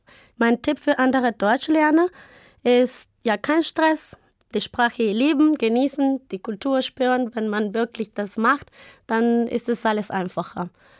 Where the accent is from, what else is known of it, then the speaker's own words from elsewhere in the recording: Quito, Pichincha, Ecuador; German is a second language; moved away as an adult; now in Germany; Ich komme aus Ecuador, aus der Hauptstadt Quito.